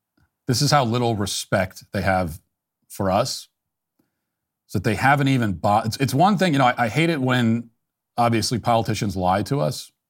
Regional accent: United States; As an American citizen, as a father, a husband, all the things I have to worry about every day

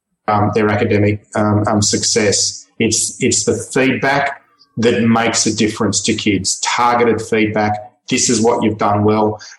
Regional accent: Australia; one of being Aussie

